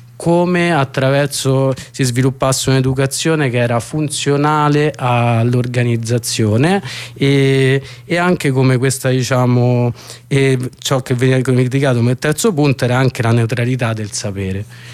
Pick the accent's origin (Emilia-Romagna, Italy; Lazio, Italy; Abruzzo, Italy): Lazio, Italy; Rome; Noi io che sono di Roma, a volte è difficile pensarsi fuori dalla città